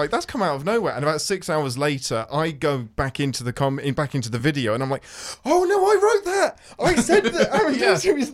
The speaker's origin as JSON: {"language": "English", "region": "England", "country": "United Kingdom", "lives_now": "Nashville, United States", "said": "Oh, I'm an Englishman in Nashville."}